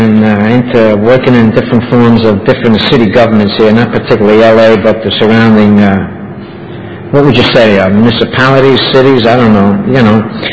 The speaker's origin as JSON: {"language": "English", "region": "New York", "country": "United States", "tie": "born or raised there", "said": "like when I was growing up in New York, I had, well, they might have been illegal aspirations, but they were aspirations anyway."}